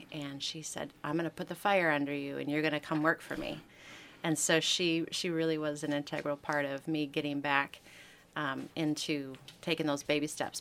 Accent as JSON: {"language": "English", "region": "Michigan", "country": "United States", "said": "I'm from Michigan."}